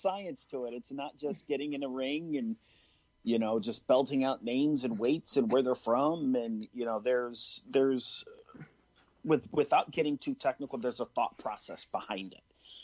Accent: Utica, New York, United States; also born or lived in Arizona; when I moved from Arizona here back to the capital, I'm originally from Utica. And I spent a year in Arizona after I got out of the military.

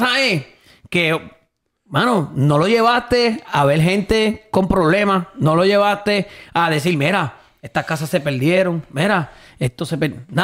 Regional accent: Ponce, Puerto Rico; Yo que soy de Ponce, te puedo decir.

